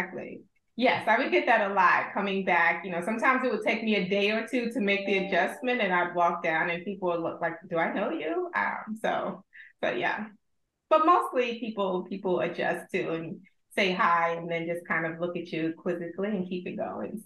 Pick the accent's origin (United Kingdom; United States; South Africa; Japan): United States; North Carolina; also born or lived in Brooklyn, New York; I was born in Brooklyn, but at 6 months, my mom, who was a teacher, and at that time a single parent, sort of shipped me to North Carolina, which is common in those days.